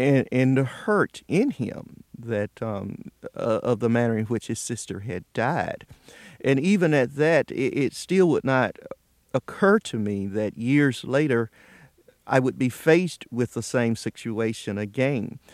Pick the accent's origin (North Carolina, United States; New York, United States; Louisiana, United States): North Carolina, United States; Roxboro; Roxboro, North Carolina, a little city outside of Durham.